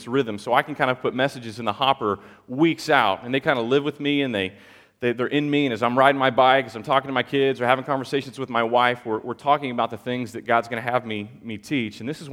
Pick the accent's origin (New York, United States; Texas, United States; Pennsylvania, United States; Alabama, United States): Texas, United States; and I can say that because I'm from Backwoods, Texas.